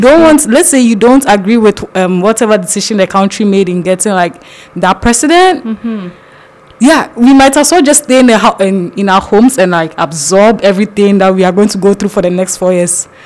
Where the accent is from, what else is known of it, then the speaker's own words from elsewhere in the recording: Ghana; All right, so growing up in Ghana, it's just mandatory that everyone has to go to school.